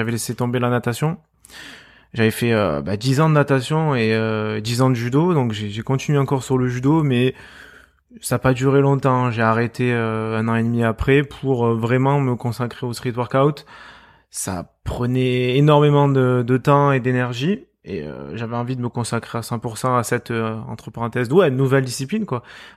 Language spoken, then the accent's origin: French; Marseille, Provence-Alpes-Côte d'Azur, France; accent: Marseille; Je suis marseillais, on peut l'entendre très certainement à ma voix. J'ai 27 ans